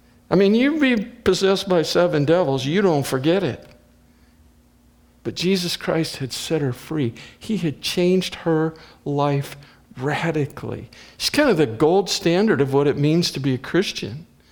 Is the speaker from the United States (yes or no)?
yes; Midwest, United States; I'm thankful that I was raised in the Midwest, aren't you? I'm thankful that I do not live on the coast right now.